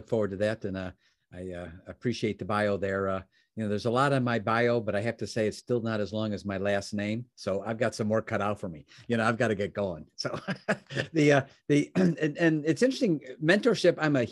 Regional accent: Oak Brook, Illinois, United States; And, you know, and I was from Chicagoland area, world headquarters of McDonald's was there. And I lived in actually the same town where the world headquarters was, Oak Brook.

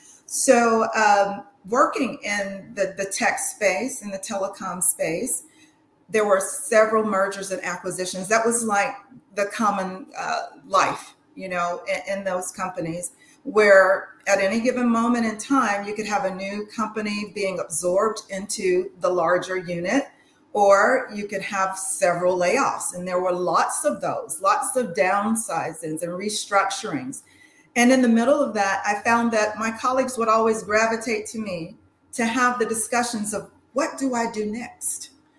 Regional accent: Atlanta, Georgia, United States; I am from Atlanta, an Atlanta native, and I served in the United States Air Force as my first, very first career move.

